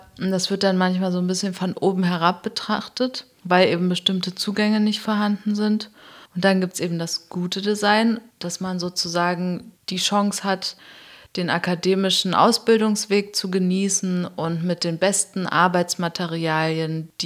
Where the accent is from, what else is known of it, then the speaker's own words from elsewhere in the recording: East Germany, Germany; ich komme zum Beispiel aus Ostdeutschland